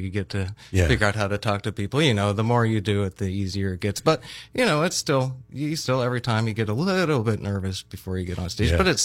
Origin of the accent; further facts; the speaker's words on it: Butler, Pennsylvania, United States; Yes, I grew up in Butler. I graduated high school in Butler. I lived in Pittsburgh for a little while, but mostly I've been here